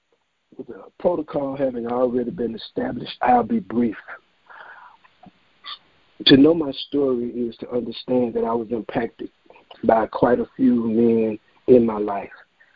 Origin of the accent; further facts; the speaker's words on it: Birmingham, Alabama, United States; And back in the 60s, I was raised in Birmingham in the 60s.